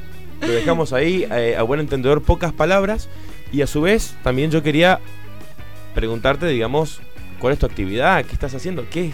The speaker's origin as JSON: {"language": "Spanish", "country": "Chile", "said": "A pesar de que somos chilenos, a mí los uruguayos cuando los conocí me decían, ¿de qué parte de Chile sos vos?"}